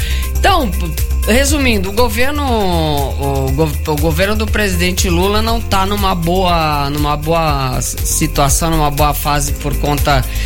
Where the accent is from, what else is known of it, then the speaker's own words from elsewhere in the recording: São Paulo, Brazil; Eu sou de São Paulo, isso!